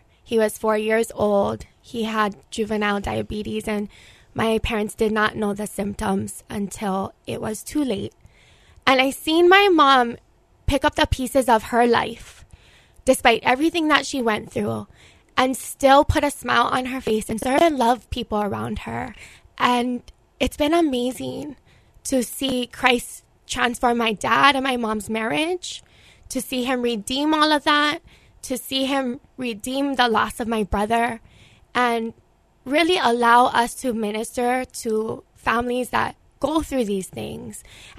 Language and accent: English; Kihei, Hawaii, United States; also born or lived in Oahu / Kapahulu; I was born here in Oahu, and I actually was raised in Maui and Kihei. And moved back when I was in elementary. We lived in Kapahulu, right down the road from Waikiki Beach.